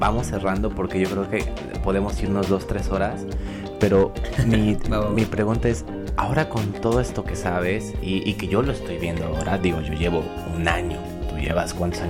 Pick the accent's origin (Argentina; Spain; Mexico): Mexico; now in Poland; me tomaría más tiempo bajarme ese ego de ay, soy mexicano o ay, las cosas funcionan así.